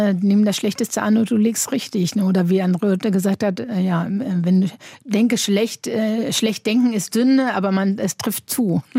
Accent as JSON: {"language": "German", "country": "Germany", "said": "besonders übrigens auch als Deutsche nach dem Motto, da gibt es ja eben halt diesen Spruch, wir wussten ja von nichts, nicht wahr? Und in Deutschland ist das immer."}